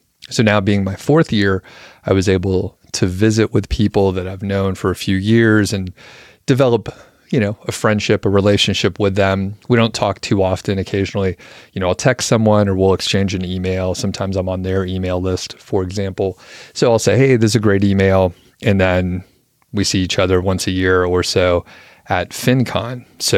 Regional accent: Atlanta, Georgia, United States; I'm also from Atlanta, so I got to visit with some family, and it's just a blast.

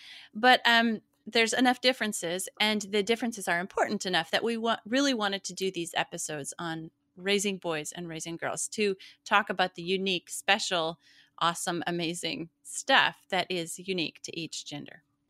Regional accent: Montana, United States; Yeah, it's not like where I grew up in Montana, you know, where there's like mountains and you go hiking.

